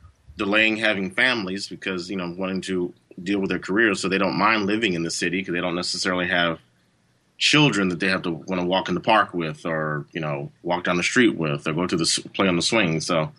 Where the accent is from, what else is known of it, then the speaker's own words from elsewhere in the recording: Indianapolis, Indiana, United States; growing up, and this was in the Midwest, I don't know if that plays into it as well, but when I was growing up in Indianapolis